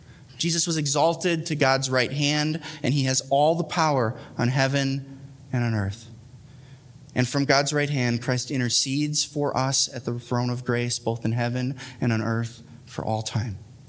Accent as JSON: {"language": "English", "region": "Wisconsin", "country": "United States", "said": "I mean, I'm from Wisconsin. Maybe that has something to do with it."}